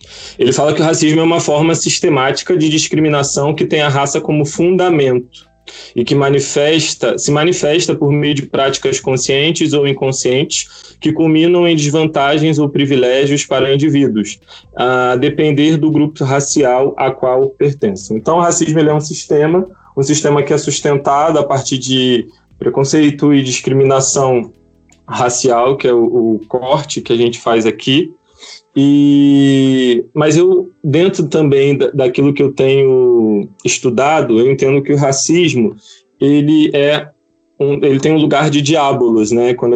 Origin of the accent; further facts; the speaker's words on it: Nilópolis, Rio de Janeiro, Brazil; tenho 31 anos, sou daqui de Nilópolis, Rio de Janeiro. Minha igreja é a Igreja Batista em Parque Elian, em São João de Meriti, tudo na Baixada Fluminense. Sou da Igreja Batista também desde criança, desde 4 anos de idade.